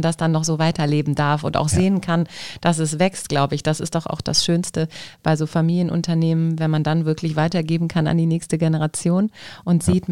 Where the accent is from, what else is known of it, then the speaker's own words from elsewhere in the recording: Düsseldorf, North Rhine-Westphalia, Germany; Das muss mir als Düsseldorfer nochmal hier irgendwie auch nochmal klar machen.